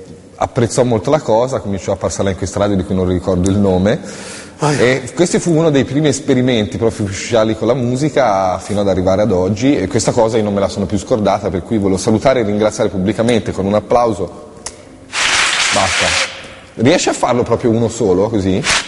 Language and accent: Italian; Florence, Tuscany, Italy; born there; accent: Tuscan; Sono nato a Firenze